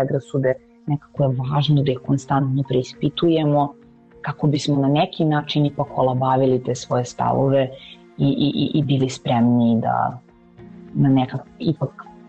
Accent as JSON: {"language": "Serbian", "country": "Serbia", "said": "ja sam Srpkinja i recimo moja koleginica je Hrvatica"}